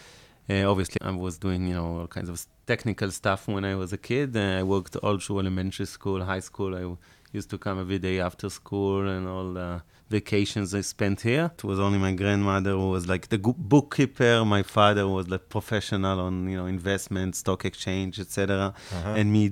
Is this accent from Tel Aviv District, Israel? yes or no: yes; Ramat Gan, Tel Aviv District, Israel; And we grew up later on in Ramat Gan, Tel Aviv, until we came to these offices.